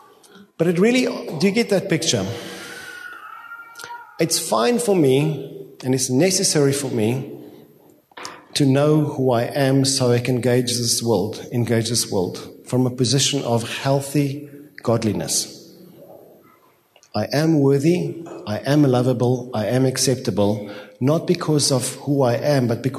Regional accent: South Africa; Then you say, I come from South Africa.

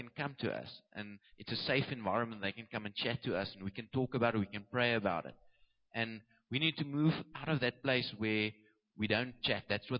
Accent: South Africa; We as South African men, we don't want to do that. We're too proud.

